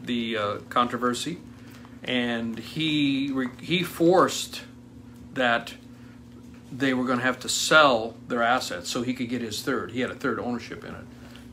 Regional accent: South Dakota, United States; I'm from South Dakota

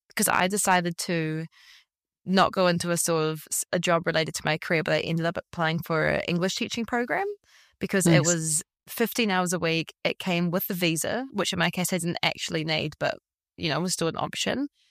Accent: New Zealand; now in Valencia, Spain; my mum's from Barcelona and my dad's from New Zealand. So I'm born and raised in New Zealand, but I was like, well, hang on, I have a double nationality.

